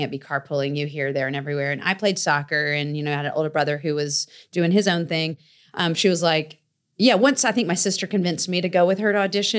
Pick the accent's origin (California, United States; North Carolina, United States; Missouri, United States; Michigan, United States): North Carolina, United States; Raleigh; I mean, I grew up, you know, in Five Points.